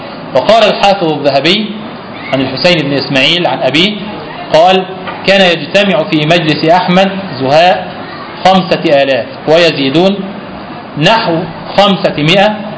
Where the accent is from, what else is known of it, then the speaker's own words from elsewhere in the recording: Egypt; طبعا احنا عندنا في مصر كم مفتي؟